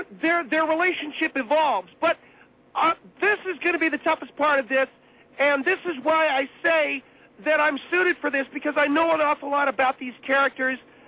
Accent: California, United States; because I come from California, like I was telling you.

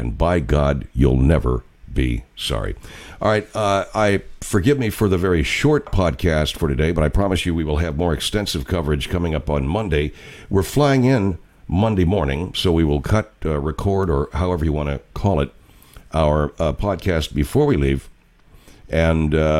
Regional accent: California, United States; because I come from California, and a lot of people from California vacation in Hawaii.

